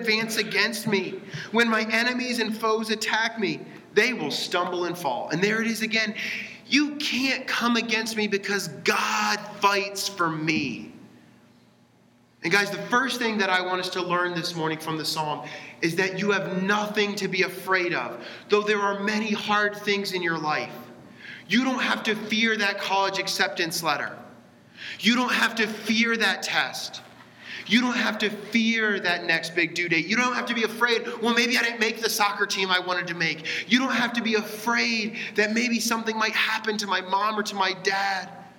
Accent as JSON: {"language": "English", "region": "Texas", "country": "United States", "tie": "born or raised there", "said": "And I grew up in Texas, and there's a very famous fort, a very famous stronghold down in San Antonio, Texas."}